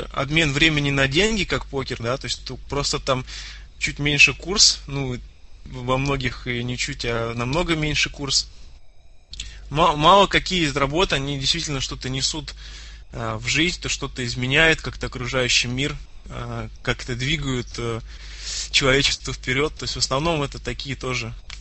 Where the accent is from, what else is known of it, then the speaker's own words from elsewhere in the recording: Saint Petersburg, Russia; Ну, я из Питера.